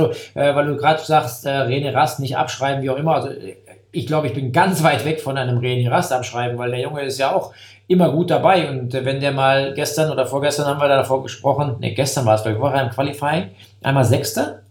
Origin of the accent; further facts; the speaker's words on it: Rhineland-Palatinate, Germany; Ja, also ist ja auch meine Heimat, in Anführungszeichen. Ich komme ja aus der Gegend von Koblenz. Bin jetzt kein Eifler Jung, aber da bin ich groß geworden